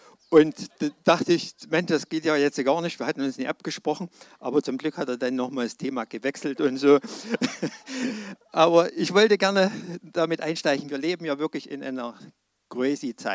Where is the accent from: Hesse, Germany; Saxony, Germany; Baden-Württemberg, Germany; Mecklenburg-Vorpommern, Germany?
Saxony, Germany; bin da zwar nicht mächtig, weil ich aus Sachsen komme, aber ich finde das total genial.